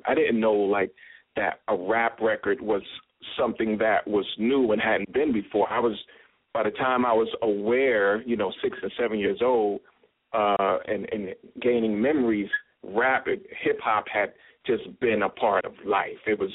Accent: Brooklyn, New York, United States; born there; So hip-hop was like the very air we breathed. I was born in 1973 in Brooklyn.

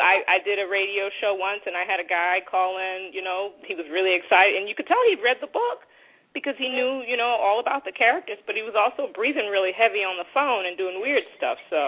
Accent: Boston, Massachusetts, United States; now in Miami, United States; Before that, I grew up in Boston in the inner city. I lived there quite a few years before moving to Miami for a couple of years, and then Alabama for college, and then back to Miami.

